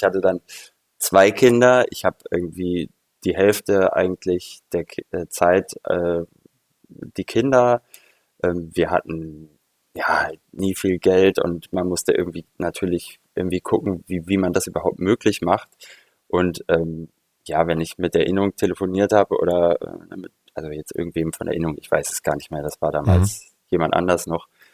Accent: Bremen, Germany; moved away as an adult; also born or lived in Leipzig; ich bin in Bremen aufgewachsen und bin dann schon in der Jugend zum Malen gekommen, habe immer gemalt und wollte Künstler werden und bin es auch geworden, bin nach der Schule und im Zivildienst nach Leipzig gegangen, um Malerei auch zu studieren

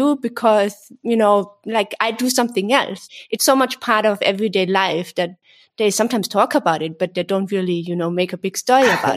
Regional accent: Austria; I grew up in the Alps

